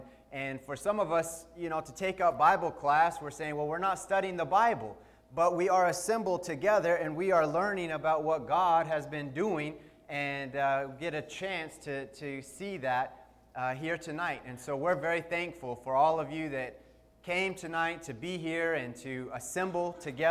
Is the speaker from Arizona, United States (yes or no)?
yes; Arizona, United States; I was raised on the Navajo Reservation, and my parents were missionaries there from 1973 until 1997. And so I was raised in a missionary family on the Navajo Reservation.